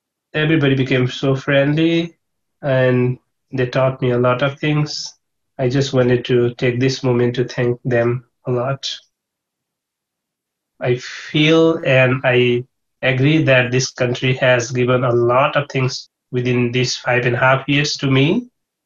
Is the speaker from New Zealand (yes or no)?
no; United States; Now, I am proud to say that I'm American and I'm working here.